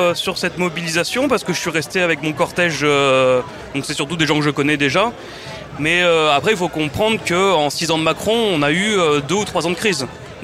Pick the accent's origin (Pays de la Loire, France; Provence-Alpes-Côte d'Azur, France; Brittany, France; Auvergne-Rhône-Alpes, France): Brittany, France; je viens du Finistère, un peu de la France périphérique. Et j'ai fait mes études à Rennes.